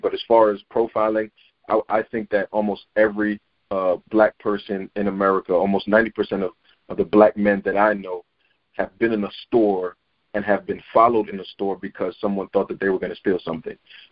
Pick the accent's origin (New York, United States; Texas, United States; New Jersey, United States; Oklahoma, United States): New York, United States; Brooklyn; I'll go to a time where I grew up in Brooklyn, New York